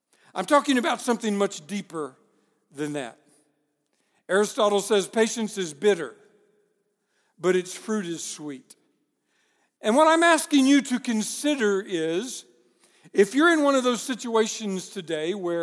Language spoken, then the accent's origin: English; Paris, Texas, United States; I grew up in Northeast Texas, a little town called Paris. Little church outside my hometown in Paris, Texas